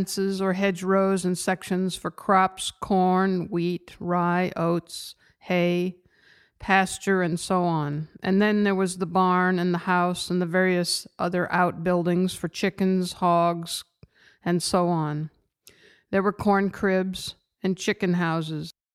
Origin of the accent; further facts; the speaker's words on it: Indiana, United States; I grew up in Indiana where the landscape is similar to other places in the Midwest like Illinois, Iowa, and Nebraska.